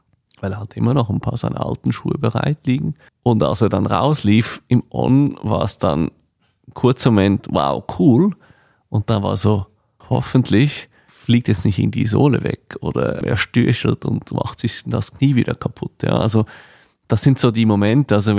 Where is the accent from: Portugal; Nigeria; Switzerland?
Switzerland; born or raised there